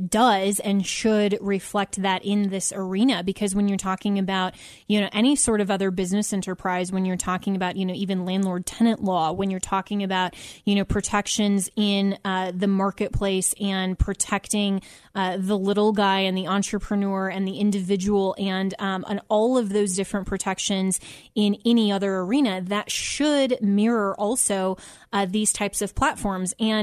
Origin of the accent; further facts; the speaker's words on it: Colorado, United States; I'm from Colorado and I know about the show